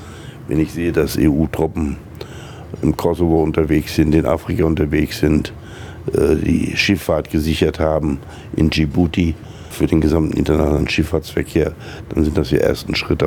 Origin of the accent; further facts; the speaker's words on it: North Rhine-Westphalia, Germany; Wir sagen bei uns in Westfalen